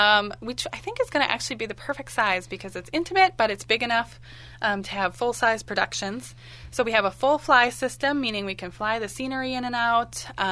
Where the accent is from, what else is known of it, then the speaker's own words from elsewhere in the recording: Afton, Minnesota, United States; So I grew up in Afton my whole life, and so I've always been part of the Valley